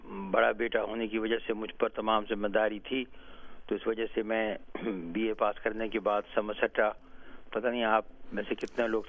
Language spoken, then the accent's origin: Urdu; Bahawalpur, Punjab, Pakistan; also born or lived in India; محلہ کجل پورہ بہاولپور میں جہاں میں بڑا ہوا اور ایسے کالج سے میں نے بی اے پاس کیا تھا, اس وقت عمر ذرا کمی تھی 17 سال کی